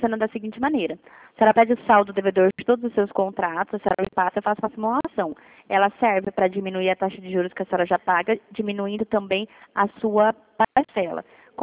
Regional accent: Dourados, Mato Grosso do Sul, Brazil; eu sou de Dourados, Mato Grosso do Sul.

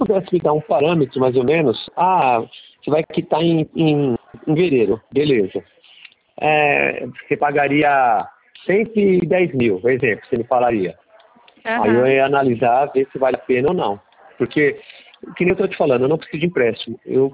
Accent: São Paulo, Brazil; Eu sou de São Paulo

